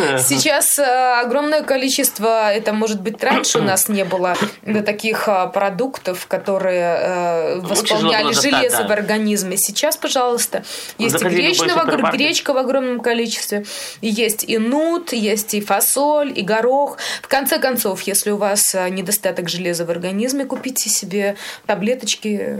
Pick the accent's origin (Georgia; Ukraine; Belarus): Belarus; Да, потому что мы же все белорусы очень любят картошку, пюре, драники. Это же наша национальная еда.